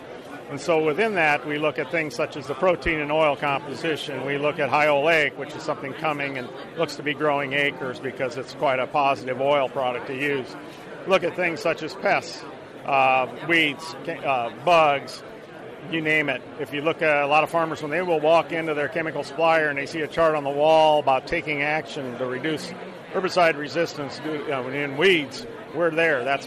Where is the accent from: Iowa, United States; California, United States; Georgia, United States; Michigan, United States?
Iowa, United States; So I'm a farmer from Northwest Iowa